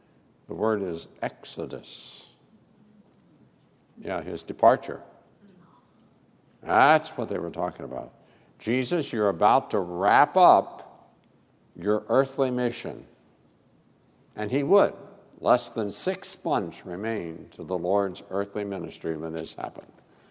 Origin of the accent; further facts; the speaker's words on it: West Virginia, United States; now you understand I'm from West Virginia, so I got to keep things pretty simple for me to get it.